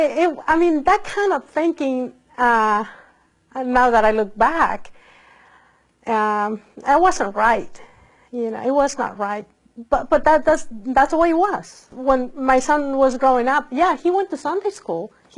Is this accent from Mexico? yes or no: yes; Mexico; I am from Mexico. I was born, raised, educated in Mexico. I'm a registered nurse. I grew up in a very sacramental-oriented environment, Catholic